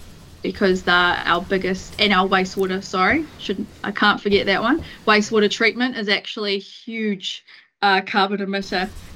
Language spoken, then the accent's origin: English; Whakatane, Bay of Plenty, New Zealand; So I grew up in Whakatane. I'm actually rural Whakatane, so Manawa here, which is a little farming district about 45 minutes east of Whakatane. So grew up here on my family's farm, surrounded by bush and beautiful streams and pasture and cows.